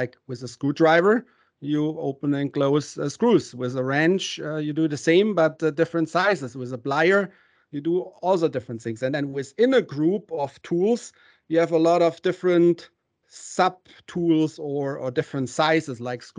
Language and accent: English; Germany; English is a second language; now in Atlanta, United States; As you may hear from my funny accent, I'm not a real Southern boy from Atlanta. I actually grew up in Germany.